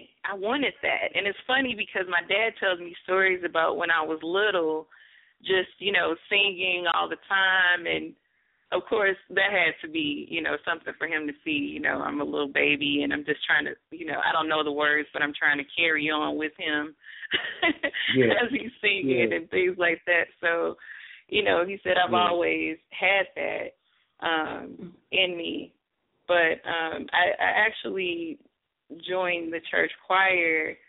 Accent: St. Louis, Missouri, United States; born there; Where was I born? I was born in St. Louis, Missouri.

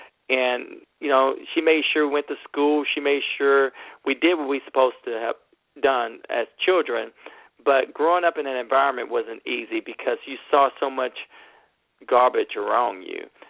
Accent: Houston, Texas, United States; Well, I grew up in South Park Sunnyside here in Houston, Texas, which is a rough neighborhood.

